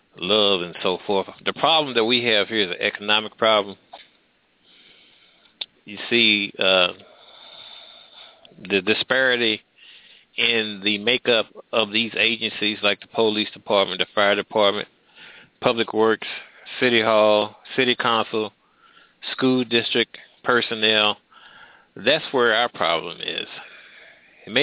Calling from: St. Louis, Missouri, United States; Yeah, I'm calling from St. Louis. It's

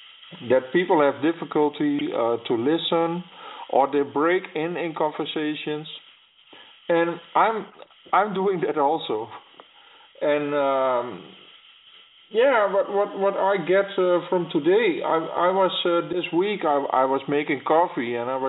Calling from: Netherlands; from the Netherlands.

